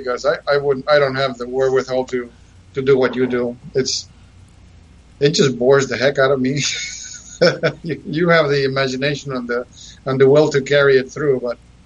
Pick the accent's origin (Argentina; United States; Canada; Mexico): Argentina; English is a second language; I wasn't born or raised in the U.S. I was born and raised in Argentina.